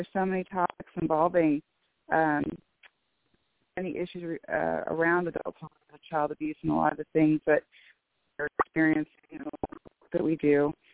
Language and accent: English; Bellevue, Washington, United States; I'm from Bellevue, Washington.